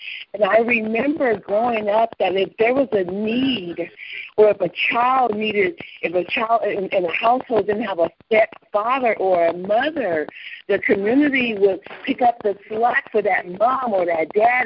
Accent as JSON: {"language": "English", "town": "Oakland", "region": "California", "country": "United States", "tie": "born or raised there", "said": "Growing up in East Oakland, you've seen people on the corners everywhere preaching the gospel."}